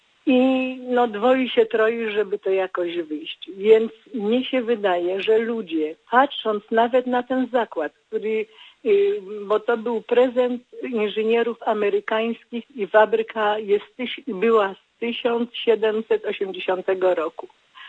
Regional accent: Masovian Voivodeship, Poland; moved away; Wprawdzie ja mieszkam tutaj 50 lat, ale nie pochodzę z tych stron, jestem z Mazowsza. Wychowana przez moich dziadków

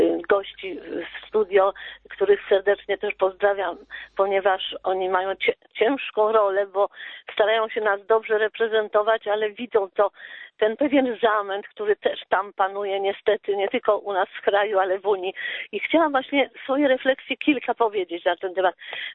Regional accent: Warsaw, Masovian Voivodeship, Poland; born there; ja się urodziłam już w zgruzowanej Warszawie, w szpitalu Dzieciątka Jezus

